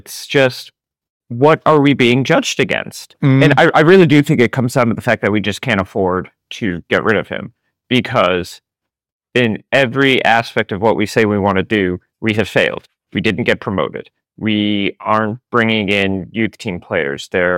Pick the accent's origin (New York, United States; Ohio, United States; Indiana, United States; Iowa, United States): Ohio, United States; Cleveland; Well, you know, I'm from Cleveland, so I'm just used to suffering in sports.